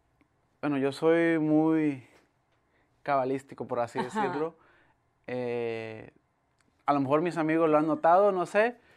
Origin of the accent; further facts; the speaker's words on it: Tabasco, Mexico; also born or lived in Córdoba, Veracruz; yo soy nativo, yo nací en Córdoba, pero mi vida beisbolera y, bueno, me mudé muy chico a Tabasco.